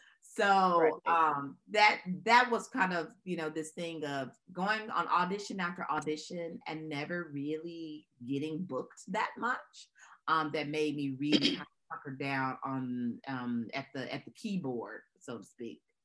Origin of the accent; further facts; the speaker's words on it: Memphis, Tennessee, United States; it kind of mm-hmm. extends from growing up in Memphis with, you know, two amazing parents who sacrificed a lot for me.